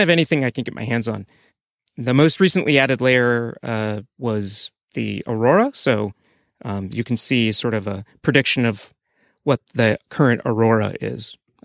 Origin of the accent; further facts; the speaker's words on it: Iowa, United States; moved away as an adult; I'm from Iowa in the United States originally, and graduated school, went to Microsoft, worked on compilers, developer tools, got tired of that after a little while, quit my job, moved to Tokyo to do something completely different.